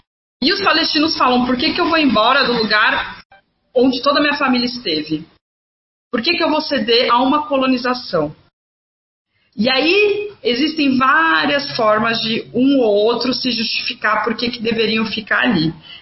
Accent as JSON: {"language": "Portuguese", "country": "Brazil", "said": "eu sou brasileira, eu vou para qualquer país que fala português. Se eu for expulsa do Brasil, eu vou para Angola, tranquilamente"}